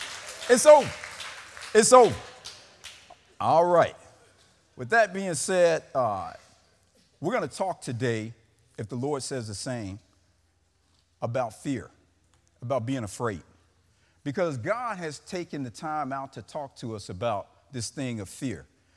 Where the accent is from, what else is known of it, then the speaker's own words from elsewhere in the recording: Chicago, Illinois, United States; also born or lived in Mississippi; You know, I grew up in Chicago by way of Mississippi to the old Magnolia. I love all my Magnolia brothers and sisters. But I grew up in Chicago, right?